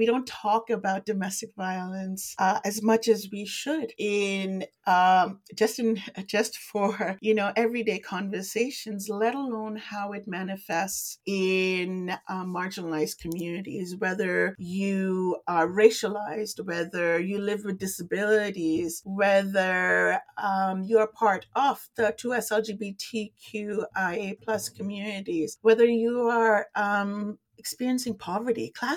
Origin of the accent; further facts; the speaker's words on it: India; also born or lived in Middle East; now in Kitchener, Canada; I am an immigrant to Canada. I wasn't born here. I'm originally from India, and I grew up in the Middle East, and I moved to Canada when I was a teenager.